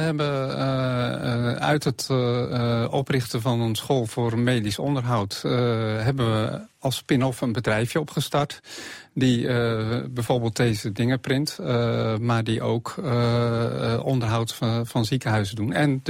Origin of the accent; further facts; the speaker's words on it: Netherlands; snapt dat je niet zo direct kan communiceren zoals wij Nederlanders gewend zijn. Want dat zijn we als Nederlanders, zo staan we ook bekend. We zijn heel direct.